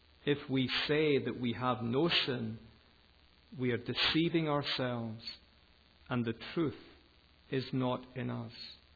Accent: Glasgow, Scotland, United Kingdom; accent: Educated Glasgow; I hope my accent isn't a distraction for some of you who haven't heard it before. It's called Educated Glasgow, in case you're wondering.

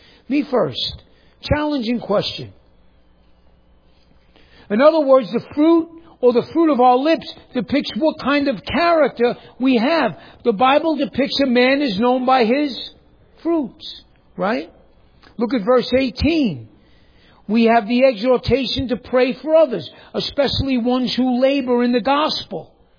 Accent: New York, United States; Does anybody go camping? I'm from New York. Tents are like, so.

